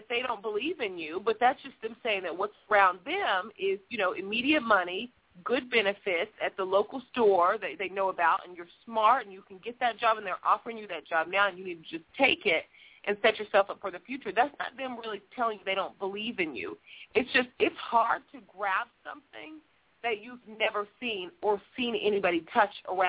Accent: Muskogee, Oklahoma, United States; now in Memphis, United States; Hey, yeah, I'm from Muskogee, just like you. Grew up in small town Muskogee. We thought it was not so small though, but right outside of Tulsa, Oklahoma, and live in Memphis, Tennessee now

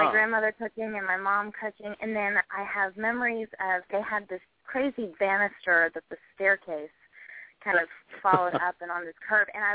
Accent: Nashville, Tennessee, United States; also born or lived in Atlanta; I was born in Atlanta. We moved to Nashville a few months before I turned 5.

